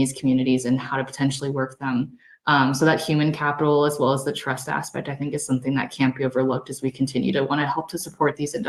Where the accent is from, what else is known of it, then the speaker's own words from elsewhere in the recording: United States; And so I think that, you know, as an American, I needed the reminder that we need to really help our neighbors